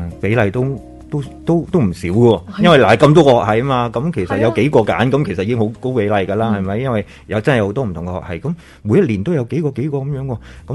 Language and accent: Cantonese; Hong Kong; born there; 是啊，我在香港出世。